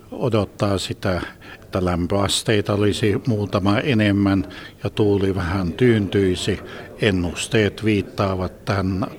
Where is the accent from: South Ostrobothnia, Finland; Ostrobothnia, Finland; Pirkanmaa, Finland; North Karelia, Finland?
Pirkanmaa, Finland; Pirkkala; born there; Olen syntynyt Hämeessä, Pirkkalassa.